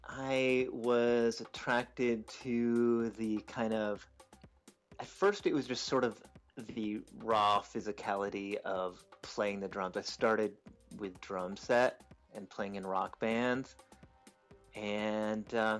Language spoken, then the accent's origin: English; Massachusetts, United States; No, I'm from Massachusetts, East Coast, United States originally.